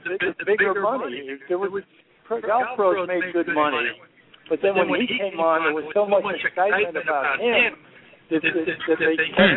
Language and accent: English; Brooklyn, New York, United States; I just said I was a kid growing up in Brooklyn and Bay Ridge and reading the papers.